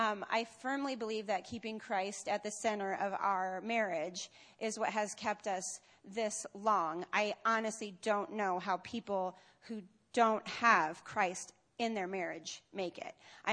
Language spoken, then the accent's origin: English; Omaha, Nebraska, United States; I was born and raised in Omaha. I've spent most of my life here. I love this city. I love this state. I love these people. I'm a Midwesterner.